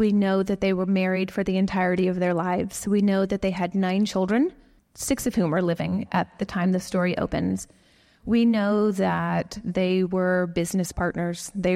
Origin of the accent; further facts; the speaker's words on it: Southwest, United States; I am from the Southwest and I did not know that could happen.